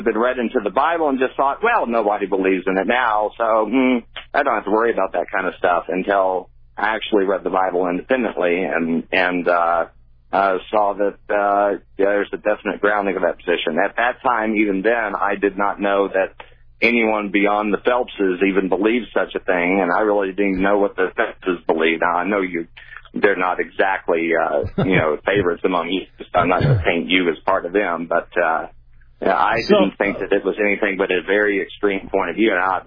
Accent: Texas, United States; The high school I was just my hometown high school in Texas

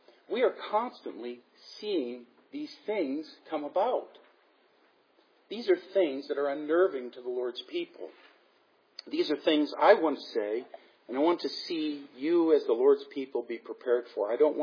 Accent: United States; for us as Americans, is that we didn't grow up with this sort of thing.

